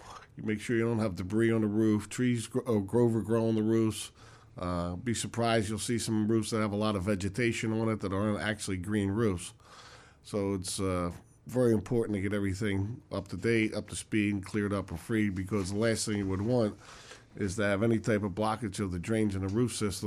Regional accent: Philadelphia, Pennsylvania, United States; I grew up in Philadelphia. I went into the Marine Corps after graduation of high school.

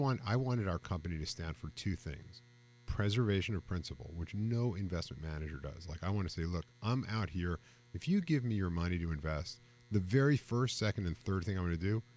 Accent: Yonkers, New York, United States; Yeah, look, I grew up in Yonkers, about a mile from the track.

